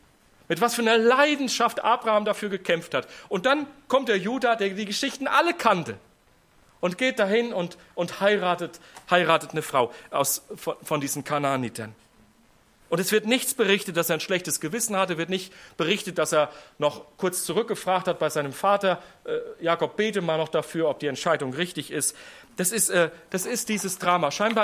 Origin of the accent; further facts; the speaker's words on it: North Rhine-Westphalia, Germany; Das war im Siegerland, wo ich herkomme, eigentlich das Einzige, was so richtig gut wuchs.